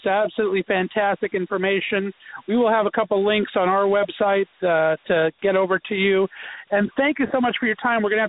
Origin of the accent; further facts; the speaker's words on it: Ohio, United States; Paul founded that right here in my home state of Ohio.